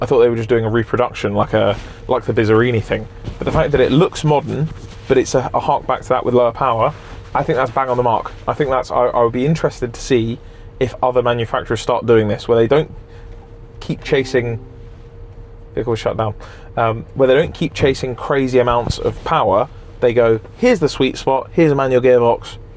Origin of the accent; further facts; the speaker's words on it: England, United Kingdom; no, obviously not, because I'm English.